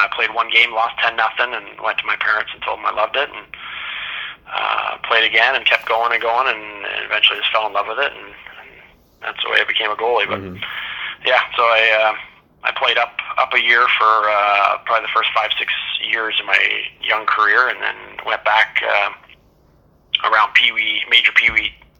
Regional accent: Sarnia, Ontario, Canada; also born or lived in Petrolia; now in Windsor, Canada; I grew up in Sarnia, Ontario. I was born in Petrolia

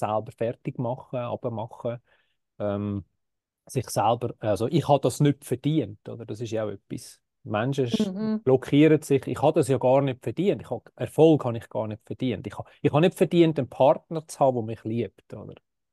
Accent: Switzerland; Wenn ich jetzt wieder als Schweizer rede, oder?

